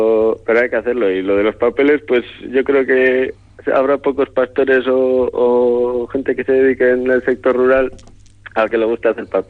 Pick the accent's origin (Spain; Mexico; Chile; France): Spain; Betoño, Basque Country; Sí, yo nací en Betoño y de momento sigo viviendo en Betoño, no me voy a olvidar de aquí nunca.